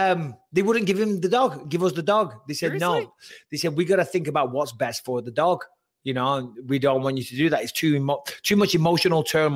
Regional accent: England, United Kingdom; now in California, United States; Because around here in California, because like growing up in England, I always had my dog off the lead.

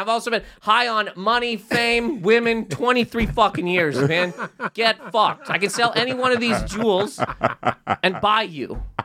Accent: Canada; Buddy, I'm from Canada.

